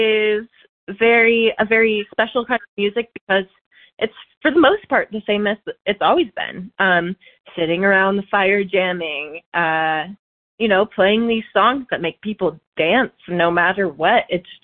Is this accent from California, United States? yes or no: yes; California, United States; We sound like we're from the Ozarks. We sound like we're from Appalachia. We're from Northern California, but the music feels exactly the same for us.